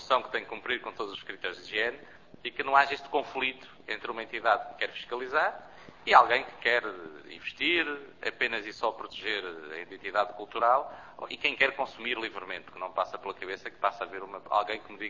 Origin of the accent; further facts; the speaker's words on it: Centro, Portugal; Eu sou da Beira e, portanto, conheço parte deles.